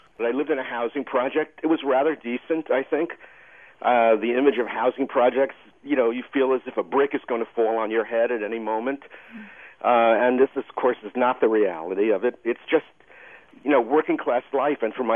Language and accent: English; Bronx, New York, United States; It was the Bronx. No, you know, I mean, you know, it has this mythical status that you say, oh, I'm from the Bronx.